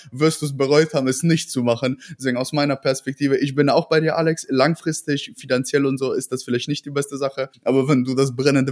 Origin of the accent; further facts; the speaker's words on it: Ratingen, North Rhine-Westphalia, Germany; ich bin auch im Plattenbau groß geworden, in Ratingen-West 40880.